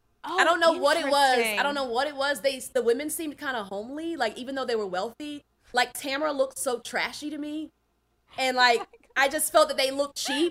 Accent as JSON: {"language": "English", "region": "Southern United States", "country": "United States", "lives_now": "California, United States", "said": "I live in California. I'm from the South and I've always been drawn to the West Coast."}